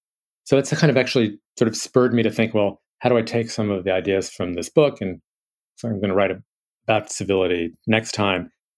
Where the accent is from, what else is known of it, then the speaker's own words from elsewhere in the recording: New York City, New York, United States; here I grew up in New York City, I can be a little flip and so on.